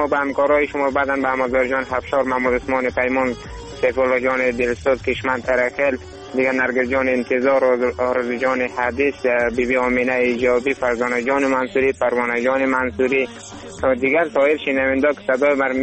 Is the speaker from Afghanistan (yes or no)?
yes; Afghanistan; همه ما شما افغانیم و چی پشتو باشیم چی ازبک باشیم چی تاجیک باشیم